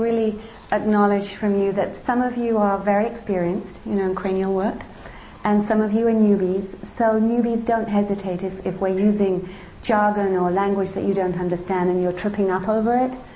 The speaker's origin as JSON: {"language": "English", "country": "Hong Kong", "tie": "born or raised there", "said": "I was brought up in Hong Kong"}